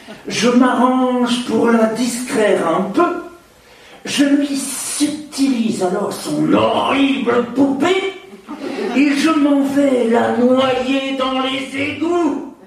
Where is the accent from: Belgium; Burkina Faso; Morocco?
Belgium; Liège, Wallonia; je suis liégeois. dans l'est de la Belgique, un peu proche de l'Allemagne, de la Hollande aussi, le nord-est de la Belgique. Et dans le quartier où j'ai encore une résidence, parce que je réside de temps en temps en Belgique